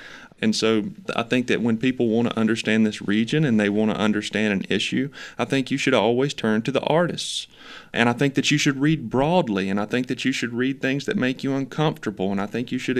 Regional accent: Charlotte, North Carolina, United States; Well, I grew up in Charlotte. That city has grown very rapidly.

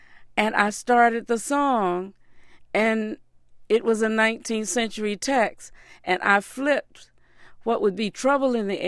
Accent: the South, United States; So one of the aspects of growing up in the South, in these schools, is we got a repertoire

